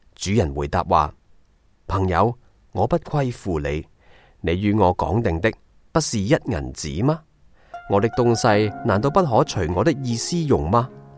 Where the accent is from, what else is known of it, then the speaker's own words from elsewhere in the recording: Hong Kong; 我生在60年代的香港，是个困乏的年代，但是亦都是快乐进取的年代。